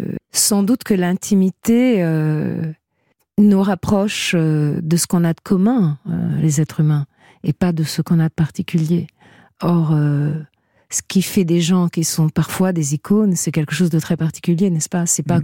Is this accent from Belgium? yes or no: no; Italy; Après, je suis italienne, hein.